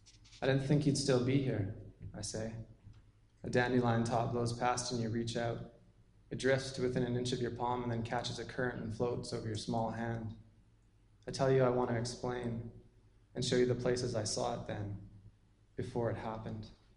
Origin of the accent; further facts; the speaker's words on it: British Columbia, Canada; So I grew up on Vancouver Island in a hippie wilderness commune.